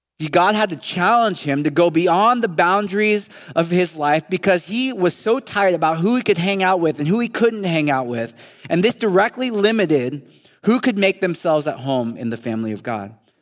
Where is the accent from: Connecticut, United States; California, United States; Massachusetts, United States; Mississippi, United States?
California, United States; born there; first in my family to be born right here in the Bay Area. My wife, Kate, likes to joke that while I was born in America, I had a very different experience of America.